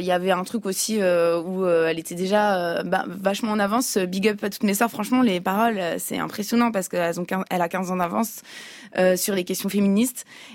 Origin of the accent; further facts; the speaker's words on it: Switzerland; Moi, j'ai grandi en Suisse, qui est un pays qui est quand même très, très privilégié.